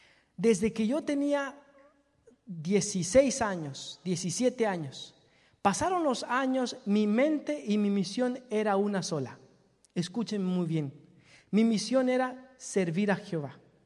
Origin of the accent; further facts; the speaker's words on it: Mexico; Digo, está bien, y no me rajo, soy mexicano, pastor, no hay problema.